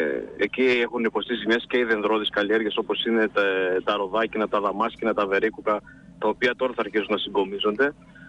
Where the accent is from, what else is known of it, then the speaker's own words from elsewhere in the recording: Antelies, Greece; στο χωριό μου, στις Αντελιές, από εκεί όπου κατάγομαι